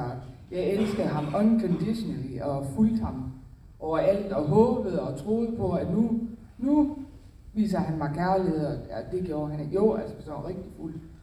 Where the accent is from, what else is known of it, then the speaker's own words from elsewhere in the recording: Central Denmark Region, Denmark; Jeg er født og opvokset i Midtjylland.